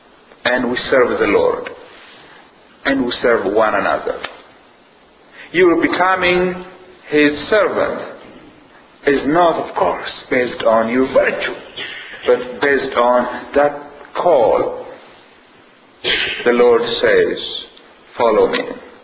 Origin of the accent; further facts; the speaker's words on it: Ethiopia; Originally, I'm from Ethiopia, one of the poorest nations in the world.